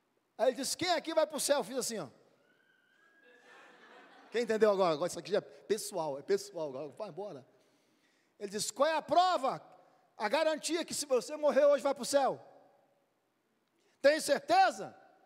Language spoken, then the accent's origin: Portuguese; Natal, Rio Grande do Norte, Brazil; eu vim de Natal, do Rio Grande do Norte para cá.